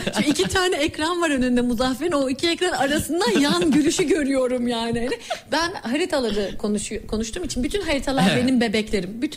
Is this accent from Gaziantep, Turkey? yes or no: no; İzmir, Turkey; ben İzmirliyim